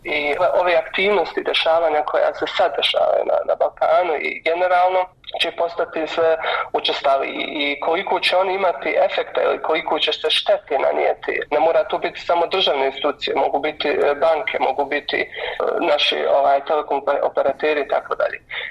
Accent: Bosnia & Herzegovina; Osim nas koji smo porijeklom iz Bosne i Hercegovine

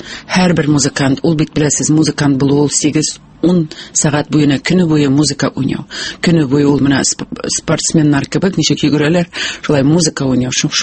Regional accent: Kyshlau-Yelga, Bashkortostan, Russia; Мин үзем Башкортстаннан бик матур, дөньяның иң матур авылыннан, Кышлау елгадан, Аскын районы ул

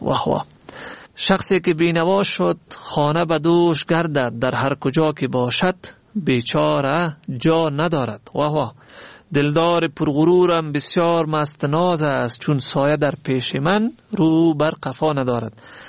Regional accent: Afghanistan; واقعا که ما افغانم

